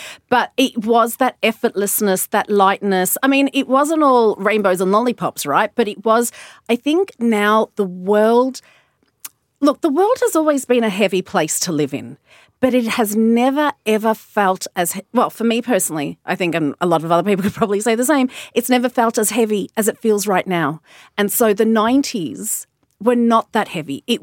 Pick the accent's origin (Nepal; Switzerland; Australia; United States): Australia; I have a different lived experience because I grew up in Australia.